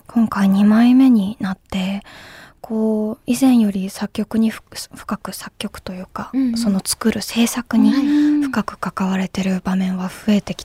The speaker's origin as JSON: {"language": "Japanese", "town": "Amami Oshima", "region": "Kagoshima", "country": "Japan", "said": "奄美大島出身なんですけど、"}